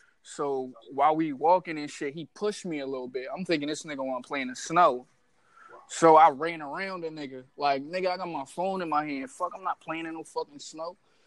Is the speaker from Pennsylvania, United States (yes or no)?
yes; Philadelphia, Pennsylvania, United States; So, that's it. I'm from Philly, man.